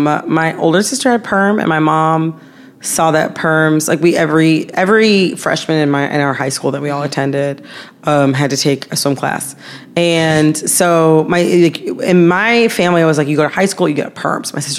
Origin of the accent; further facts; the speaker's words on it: Michigan, United States; I'm from Michigan.